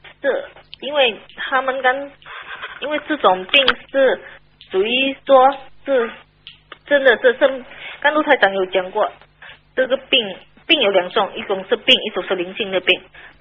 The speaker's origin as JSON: {"language": "Chinese", "country": "Indonesia", "second_language": "Chinese", "said": "我是来自印度尼西亚的，所以我的华语不太好。"}